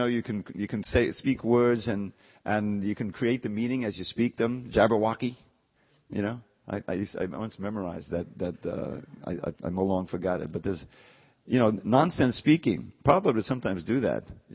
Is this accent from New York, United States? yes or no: yes; New York, United States; Now, you know, the garment industry, we grew up in New York, there's this garment industry.